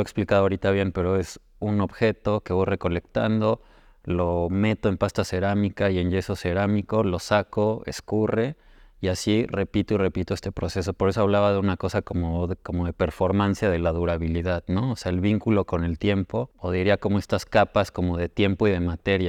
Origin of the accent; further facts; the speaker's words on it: Puebla, Mexico; now in Mexico City, Mexico; soy originario de Puebla, vivo en la Ciudad de México hace unos años, pero bueno, siempre he tenido relación desde luego con Puebla. Mi formación es afuera de México y ya llevo un tiempo que regresé acá.